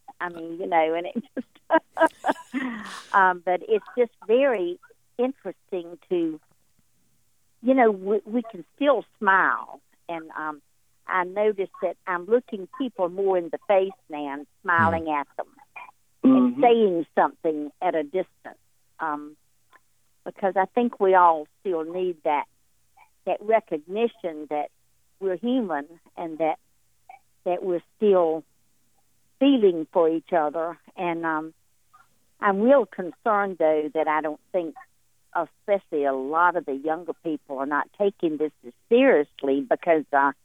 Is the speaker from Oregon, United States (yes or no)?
no; North Carolina, United States; now in New Hampshire, United States; I'm from North Carolina.